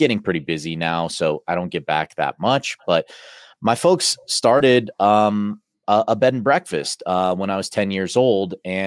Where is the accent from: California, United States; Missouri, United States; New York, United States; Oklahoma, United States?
California, United States; Lake Tahoe; So, I grew up in Lake Tahoe, California, one of the most beautiful places in the world.